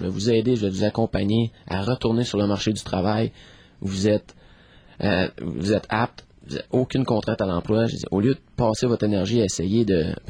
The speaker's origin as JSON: {"language": "French", "town": "Quebec City", "region": "Quebec", "country": "Canada", "said": "je suis de Limoilou, hein, puis j'habite encore dans Limoilou"}